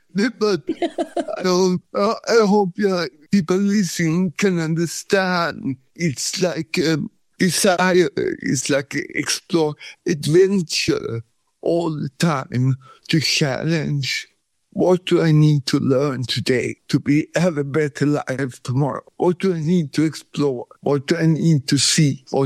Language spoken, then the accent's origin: English; Sweden; now in Thailand; since I grew up in Sweden